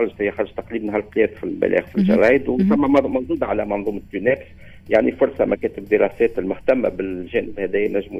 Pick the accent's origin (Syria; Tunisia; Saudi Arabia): Tunisia; ثم ان كونسلتاسيون ناسيونال عملتها بلدي تونس، موجودة